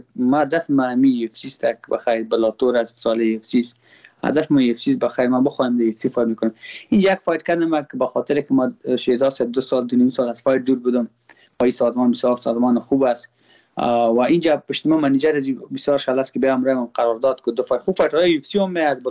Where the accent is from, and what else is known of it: Afghanistan